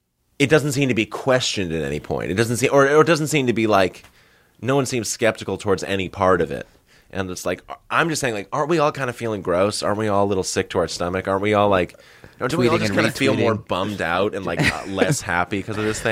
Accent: Massachusetts, United States; I grew up in Northern Massachusetts, and there was like that. There were those rich kids around

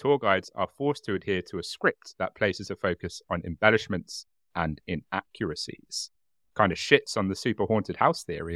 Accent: United Kingdom; my tea is cold, and as a British person, that makes me extremely upset.

